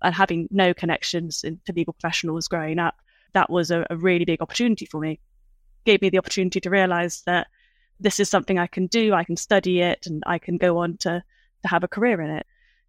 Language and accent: English; South West England, United Kingdom; I grew up in Gloucestershire, so the University of Bristol was my local university